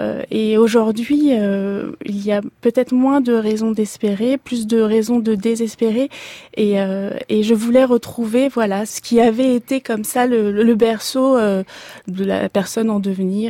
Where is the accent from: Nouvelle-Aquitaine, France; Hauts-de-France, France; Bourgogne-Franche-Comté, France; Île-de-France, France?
Île-de-France, France; L'Île-Saint-Denis; sur l'île Saint-Denis, c'est là où j'ai grandi.